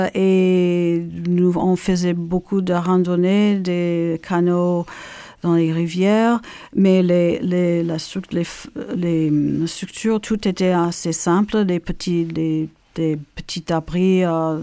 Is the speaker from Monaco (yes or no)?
no; United States; French is a second language; now in France; Non, je suis américaine. J'ai un nom de famille français parce que mon père était d'origine suisse.